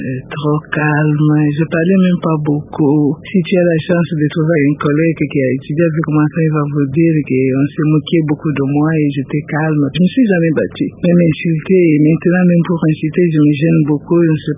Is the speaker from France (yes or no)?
no; Lubumbashi, Haut-Katanga, DR Congo; also born or lived in Kasai; Bon, moi, je suis né à Lubumbashi, mais quelques temps après, mes parents sont arrivés au Kasaï. Après, nous sommes encore rentrés à Lubumbashi